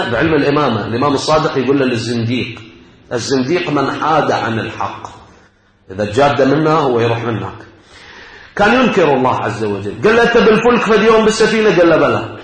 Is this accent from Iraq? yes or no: yes; Iraq; احنا عندنا في العراق يسموه ربل